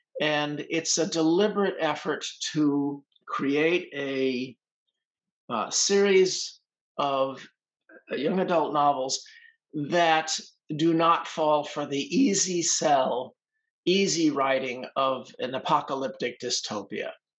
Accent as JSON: {"language": "English", "town": "Hollywood", "region": "California", "country": "United States", "tie": "born or raised there", "said": "I grew up in Hollywood."}